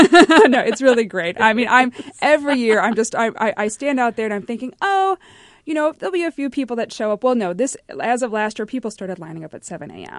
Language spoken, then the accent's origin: English; Indiana, United States; We are from Indiana, both of us. We've lived and worked all over the United States.